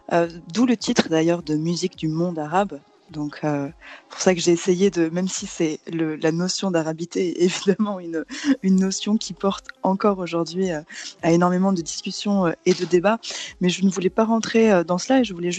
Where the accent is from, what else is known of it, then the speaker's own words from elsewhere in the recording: France; Moi, je suis française, j'ai grandi en France